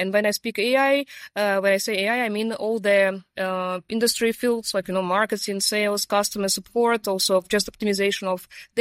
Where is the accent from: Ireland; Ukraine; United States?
Ukraine; English is a second language; moved away as an adult; now in Germany; I'm originally from Ukraine. I moved to Germany 6 years ago